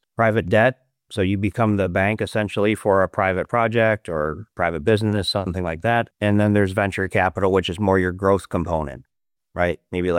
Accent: New York, United States; So I grew up in Western New York. My dad's still an excavation contractor. My mom was a kindergarten teacher. We didn't come from money.

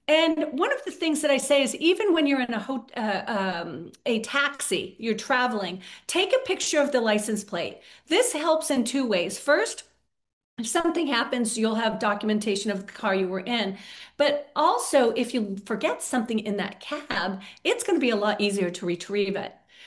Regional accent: San Diego, California, United States; I grew up in San Diego, and at one point I was 21.

